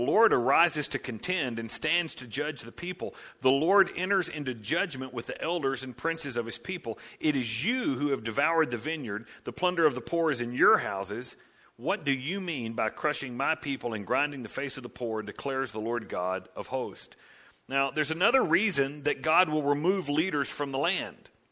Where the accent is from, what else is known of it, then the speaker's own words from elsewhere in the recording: United States; you grow up as a kid in the United States of America, and we're from America